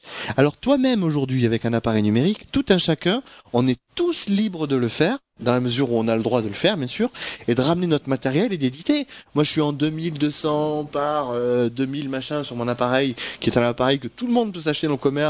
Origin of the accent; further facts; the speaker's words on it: France; Et c'est dans un contexte légal qui n'est pas le même que chez nous en France.